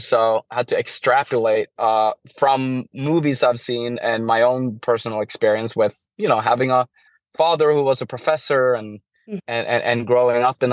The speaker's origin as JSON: {"language": "English", "country": "Norway", "tie": "born or raised there", "second_language": "English", "moved": "as an adult", "lives_now": "United States", "said": "It's coming from a person who's born and raised in Norway, and mm-hmm. but I've lived in the US for 6 years now"}